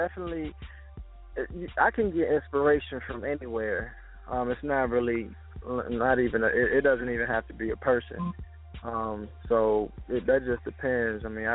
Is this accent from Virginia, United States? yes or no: yes; Virginia, United States; now in Atlanta, United States; I've been here for about 6 months now here in Atlanta, and I came from Virginia